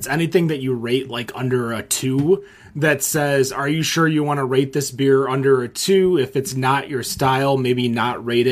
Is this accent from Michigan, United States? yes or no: yes; Michigan, United States; and we're from Michigan